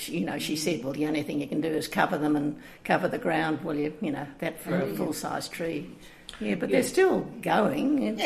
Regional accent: Armidale, New South Wales, Australia; No, my family, both mother and father, Armidale for several generations.

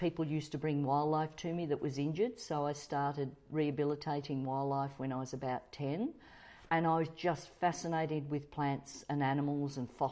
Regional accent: Sandringham, Victoria, Australia; also born or lived in Brighton, Australia; Yes, yeah, so I was born in Brighton and then we moved to Sandringham. So we're only a couple of streets from the beach.

